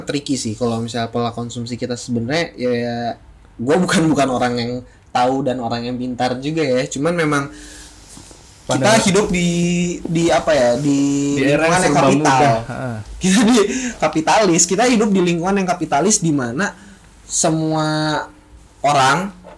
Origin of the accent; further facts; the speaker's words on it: Bandung, West Java, Indonesia; gue sebagai anak Bandung merasa teroffense.